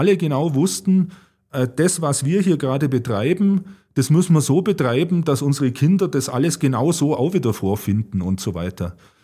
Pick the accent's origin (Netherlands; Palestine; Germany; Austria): Austria; Tyrol; ich bin selber so halb im Lechtal aufgewachsen, ja.